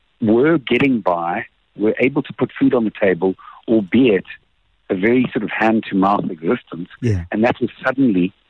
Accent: Nelspruit, Mpumalanga, South Africa; I grew up in Nelspruit. I went to school in Joburg.

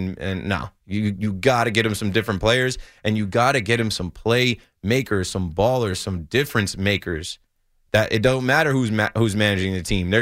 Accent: Ocean Township, New Jersey, United States; I grew up in Ocean Township, which is like Asbury Park.

